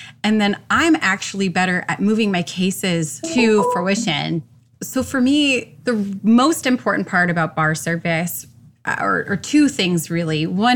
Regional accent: Orlando, Florida, United States; And yeah, I'm born and raised in Orlando.

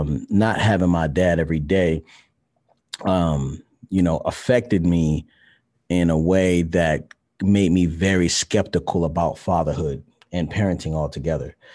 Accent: Baltimore, Maryland, United States; So I'm from Baltimore, Maryland. My mom and my dad never got married. My dad moved to California when I was like two.

